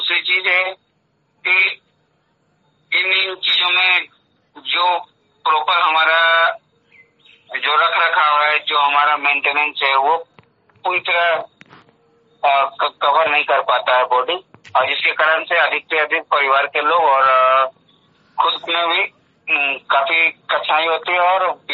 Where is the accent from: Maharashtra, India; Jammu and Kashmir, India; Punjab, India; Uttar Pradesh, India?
Jammu and Kashmir, India; Jammu; जम्मू जिला का निवासी हूँ।